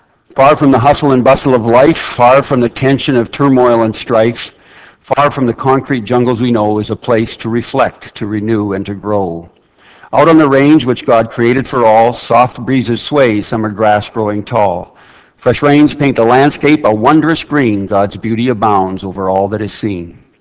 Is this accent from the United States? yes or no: no; Saskatoon, Saskatchewan, Canada; I'm from Saskatoon, Saskatchewan.